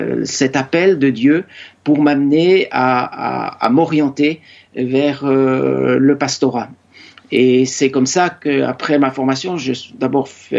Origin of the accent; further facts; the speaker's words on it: Bourgogne-Franche-Comté, France; Alors, je viens plutôt du Jura, mais jamais le Jura m'a manqué dans ma vie